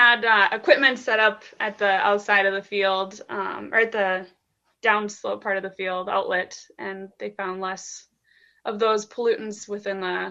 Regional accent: Minnesota, United States; now in Iowa, United States; So I'm from Minnesota originally, and I worked in the Mankato area, kind of south-central Minnesota

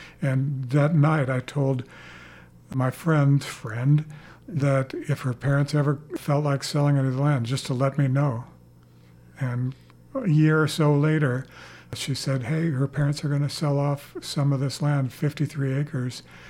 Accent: Ames, Iowa, United States; I have to go back to my childhood when I grew up in Ames.

